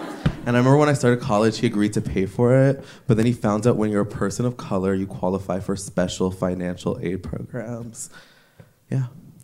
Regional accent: Trinidad & Tobago; I'm Trinidadian. Does anyone know what that is? Great. For everyone else, I'll tell you about it. Trinidad is a small Caribbean island right across from Venezuela.

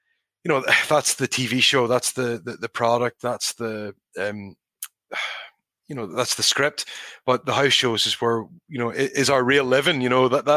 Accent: Northern Ireland, United Kingdom; for me as a kid growing up in Northern Ireland, he was pretty much my hero from about 12 years old.

